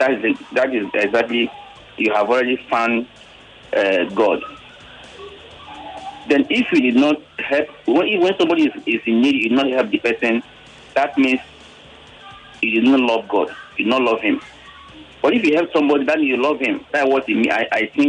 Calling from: Lagos, Nigeria; I'm calling you from Lagos.

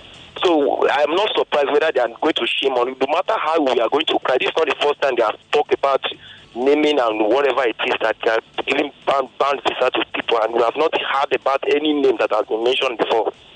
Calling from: Ikorodu, Lagos, Nigeria; I'm calling from Ikorodu.

